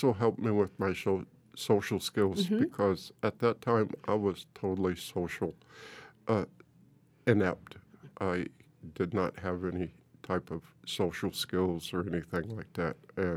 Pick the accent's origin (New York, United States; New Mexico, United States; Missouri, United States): New Mexico, United States; Portales; born there; also born or lived in Alamogordo / Tularosa / Las Cruces; I was born in Portales. We moved from there to Alamogordo, then to Tularosa, and then finally to here in Las Cruces, and lived in different places here in Las Cruces and that.